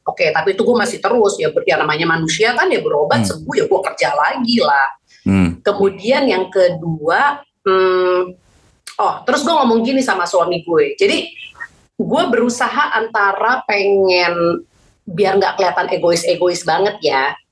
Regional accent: Jakarta, Indonesia; Kita udah punya rumah, kita udah punya semuanya di Jakarta. Kita juga berdua besar di Jakarta.

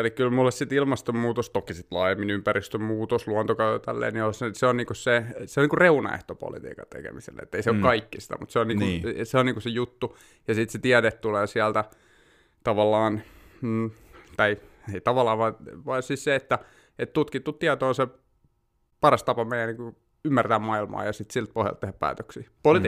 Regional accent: Helsinki, Uusimaa, Finland; born there; also born or lived in Vantaa; Kyllä, Itä-Vantaalta. Se on semmoinen puolikas henkinen koti edelleen, mutta mä oon syntynyt Helsingissä.

